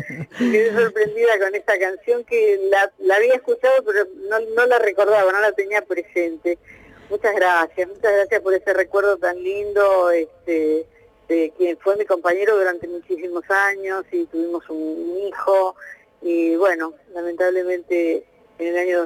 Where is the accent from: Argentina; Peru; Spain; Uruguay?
Argentina; me considero argentina y muy orgullosa.